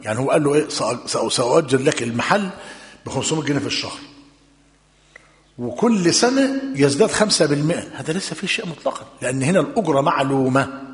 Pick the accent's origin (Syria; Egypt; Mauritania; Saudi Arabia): Egypt; العقد المفتوح كما هو موجود عندنا في مصر